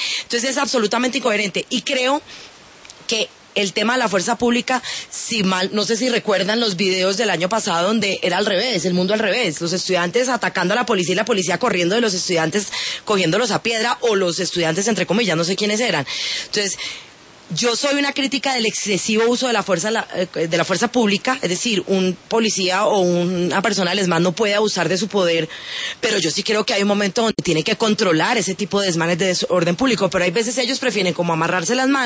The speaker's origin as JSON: {"language": "Spanish", "town": "Cali", "region": "Valle del Cauca", "country": "Colombia", "lives_now": "Bogotá, Colombia", "said": "Yo soy caleña, yo no soy bogotana, pero yo quiero esta ciudad"}